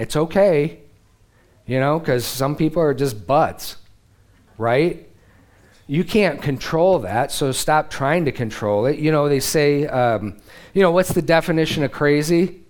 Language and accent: English; Great Lakes, United States; It was a wonder to me because I'm from the Great Lakes. We got too much water and rain. Everything's green and humid.